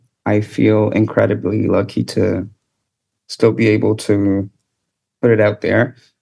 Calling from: Rome, Lazio, Italy; English is a second language; I'm calling from Rome currently.

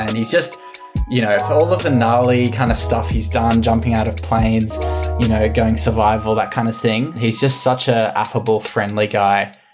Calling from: Sydney, New South Wales, Australia; I'm calling from Cammeraygal country in what's now Northern Sydney, or called Northern Sydney.

